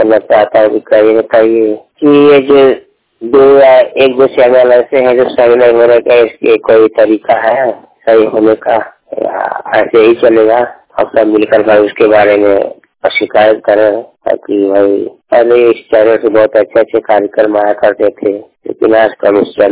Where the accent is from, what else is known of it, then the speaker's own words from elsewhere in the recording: Uttar Pradesh, India; मैं गोरखपुर डिस्ट्रिक्ट का रहने वाला हूँ